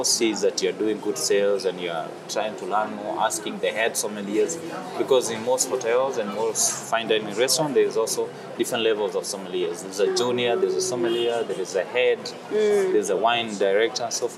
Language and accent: English; Kenya; English is a second language; moved away as an adult; now in Dubai, United Arab Emirates; Because I moved from Kenya 2015.